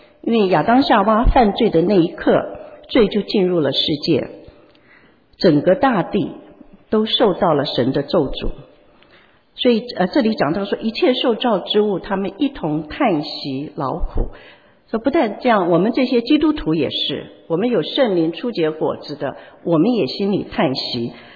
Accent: China; 所以我们中国人说痛苦，痛苦，痛常常是身上的痛，苦呢是心里的苦。

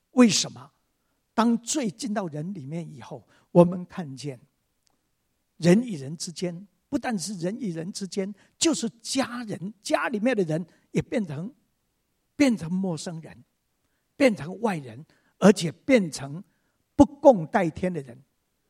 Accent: northern Taiwan, Taiwan; 那我生在台湾的一个非常乡下的乡下

